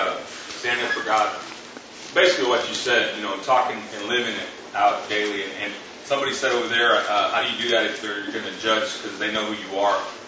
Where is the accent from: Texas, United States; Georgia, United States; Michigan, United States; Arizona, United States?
Texas, United States; Harker Heights; I'm from Parker Heights, Texas, U.S. Army Ranger Officer.